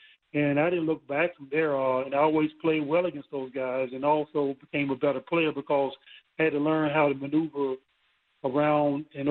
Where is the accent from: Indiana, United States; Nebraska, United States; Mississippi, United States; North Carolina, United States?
North Carolina, United States; Rocky Mount; I watched him growing up playing with a cross in his mouth in my hometown of Rocky Mount